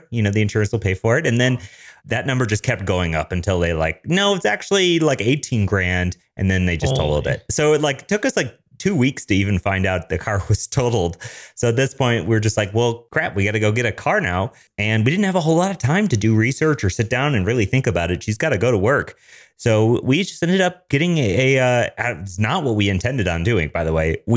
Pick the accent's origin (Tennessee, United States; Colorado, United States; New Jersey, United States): Colorado, United States; Denver; I'm a developer from Denver here.